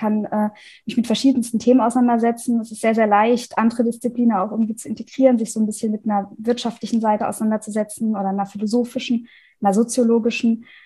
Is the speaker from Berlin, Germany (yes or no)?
no; Rhineland-Palatinate, Germany; Ich komme aus der Pfalz